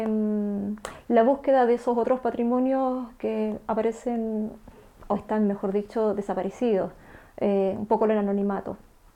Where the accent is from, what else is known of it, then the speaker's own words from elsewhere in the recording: Osorno, Los Lagos, Chile; now in Valdivia, Chile; yo soy de Osorno, estudié en Osorno y después cuando terminé mi pregrado, se podría decir, me vine a Valdivia y terminé mi carrera acá, y me quedé trabajando en la universidad. Entonces, la mitad de mi vida la he vivido en Osorno y la otra mitad en Valdivia. Soy sureña.